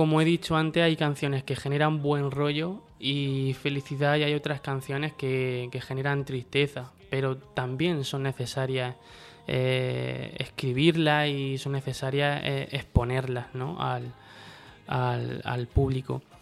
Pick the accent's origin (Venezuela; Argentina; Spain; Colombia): Spain; Cehegín, Region of Murcia; En Bullas, mi pueblo vecino, yo soy de Cejín